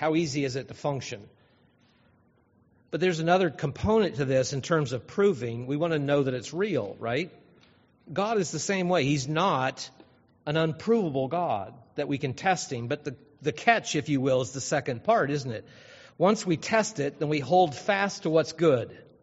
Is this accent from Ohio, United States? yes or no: yes; Ohio, United States; now in Wisconsin, United States; Because I wouldn't be in Wisconsin. I'd be somewhere else because I grew up in Ohio.